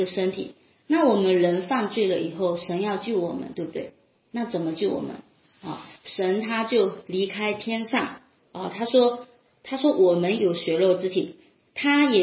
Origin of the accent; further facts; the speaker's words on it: China; 我是中国人，那我去美国，那我没有去美国之前我已经存在了，我是在中国啊